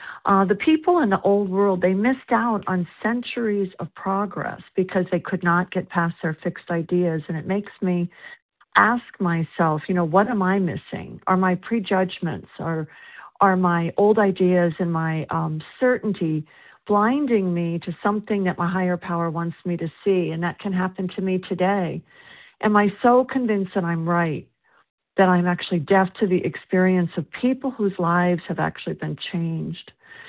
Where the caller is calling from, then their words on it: South Carolina, United States; I'm calling from South Carolina.